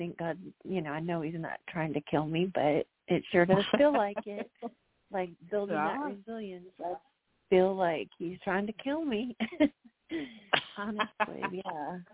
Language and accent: English; England, United Kingdom; I'm an English person too